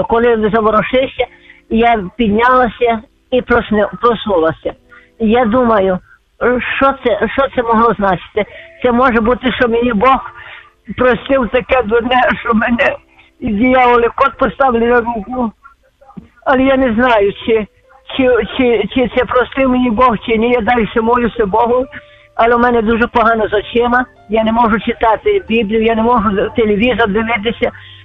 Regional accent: Chernivtsi Oblast, Ukraine; я з Чернівецької області. Я живу в лісі одна, уже з 89-го року.

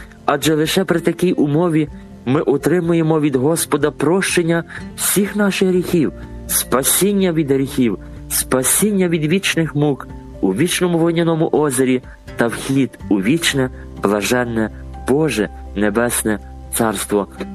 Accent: Lviv, Lviv Oblast, Ukraine; я родом зі Львова.

